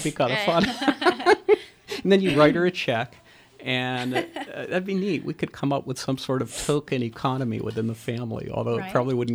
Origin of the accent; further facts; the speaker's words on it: Churchill, Pennsylvania, United States; I grew up in Churchill, very close up to there.